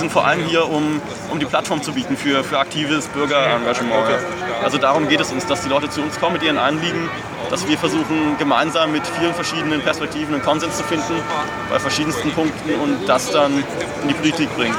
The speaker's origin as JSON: {"language": "German", "country": "Germany", "lives_now": "Austria", "said": "Ich bin seit 2009 bei den österreichischen Piraten. Ja. Ich bin selber Deutscher."}